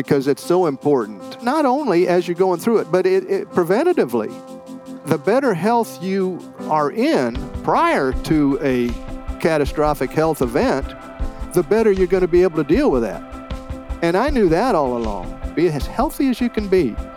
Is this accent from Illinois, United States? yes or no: yes; Normal, Illinois, United States; Illinois State University is right here in my hometown